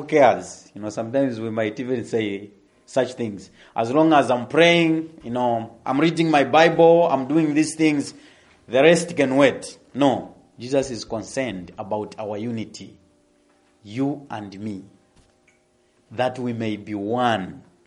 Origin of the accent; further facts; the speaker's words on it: Zambia; I come from Zambia, okay? Africa.